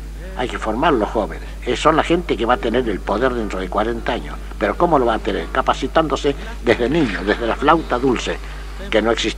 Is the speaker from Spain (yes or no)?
no; Argentina; Nosotros somos argentinos hasta que hemos ganado la elección o la hemos perdido.